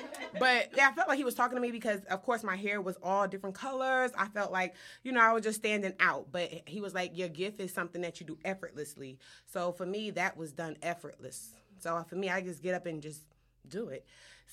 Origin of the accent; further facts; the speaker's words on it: New Jersey, United States; I'm originally from New Jersey.